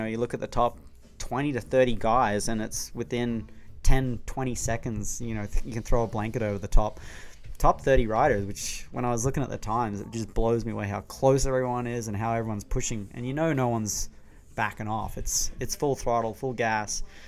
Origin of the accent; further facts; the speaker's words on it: Australia; I'm from Australia, so I can call him that.